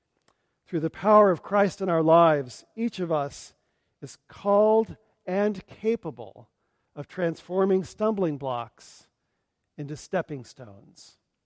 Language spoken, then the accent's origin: English; United States; I am grateful for the freedom afforded me as an American, especially an American of white heritage, raised with a good education